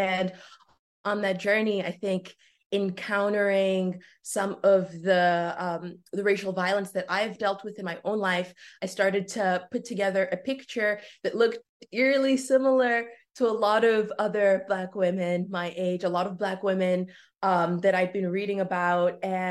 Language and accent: English; South Africa; I was born and raised in South Africa by two freedom fighters